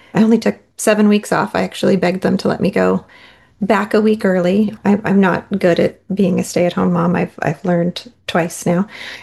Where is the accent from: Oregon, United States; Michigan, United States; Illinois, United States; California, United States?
Oregon, United States; I was born and raised down in Southern Oregon. I grew up kind of bopping between Medford, Ashland, Jacksonville, Klamath Falls.